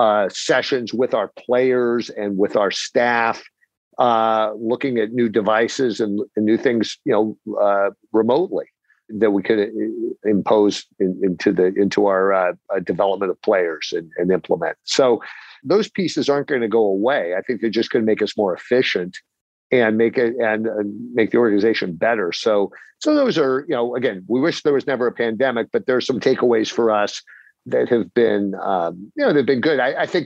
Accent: San Francisco, California, United States; we would get on the bus, the municipal railway bus, growing up in San Francisco, and go out to Candlestick

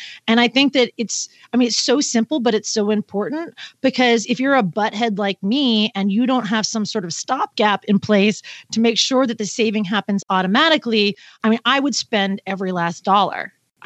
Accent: Pacific Northwest, United States

